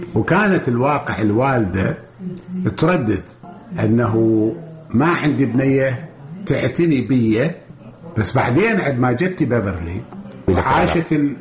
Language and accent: Arabic; Iraq; قلت لهم أريد أرجع عراقي، صدروا لي باسبورت عراقي. أولادي سجلتهم عراقيين ورجعت العراق كعراقي وإذا بهم يشككون في عراقيتي.